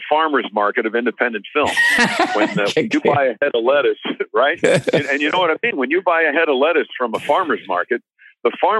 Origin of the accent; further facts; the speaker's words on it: Mount Kisco, New York, United States; a lot of that spirit came from me growing up in Mount Kisco is a village, and I think Katona is a hamlet